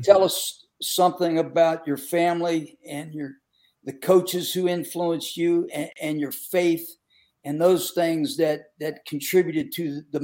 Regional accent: Pennsylvania, United States; I grew up in Western PA where football was very intense and same type of thing.

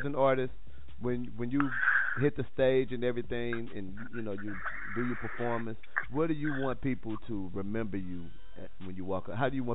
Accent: St. Louis, Missouri, United States; I'm from St. Louis, so I'll be like, man, I wish … or somebody did that.

